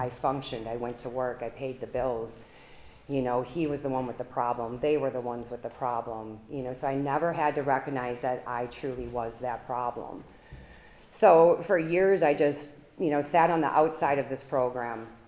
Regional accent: Arizona, United States; So, like I said, I am from Arizona. I am originally from here

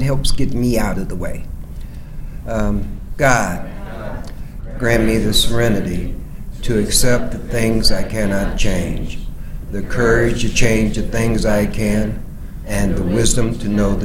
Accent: Akron, Ohio, United States; As far as background concerned, I was raised in Akron, Ohio. Raised there.

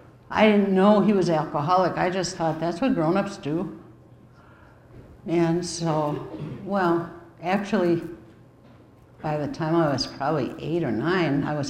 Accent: United States; And our country made me feel really ashamed of being American.

